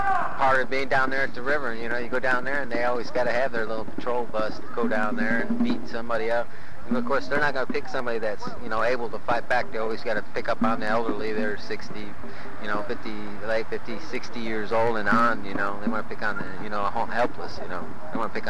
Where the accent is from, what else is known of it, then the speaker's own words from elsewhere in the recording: Chicago, Illinois, United States; Like I said, I'm from Chicago, You got Navy Pier, you got the Wharf, We got the Science and Industry, Field Museum, Planetarium.